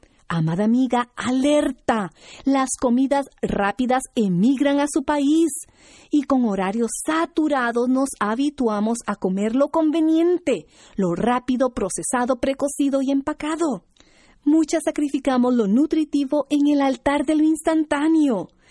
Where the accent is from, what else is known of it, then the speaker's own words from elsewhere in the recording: Costa Rica; Yo crecí en el Jardín de las Américas, Costa Rica